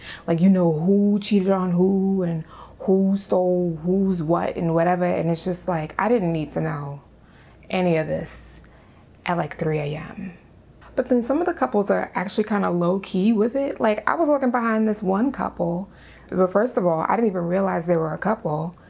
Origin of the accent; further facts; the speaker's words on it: Bronx, New York, United States; I'm not used to this at all. I'm from the Bronx.